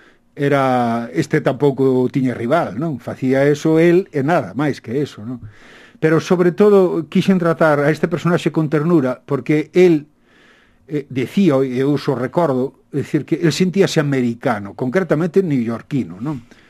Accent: Mondoñedo, Galicia, Spain; Eu son de Mondoñedo

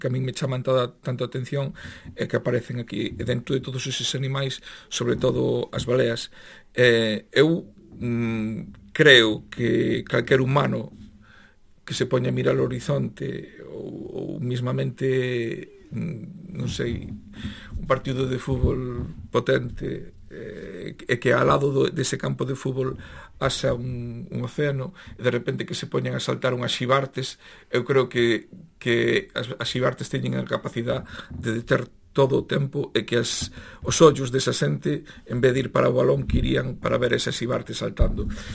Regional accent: Cee, Galicia, Spain; Pois mira, eu son da Costa da Morte, aínda que traballo aquí na Coruña, dun pobo que ben coñecedes todos, que se chama Cé.

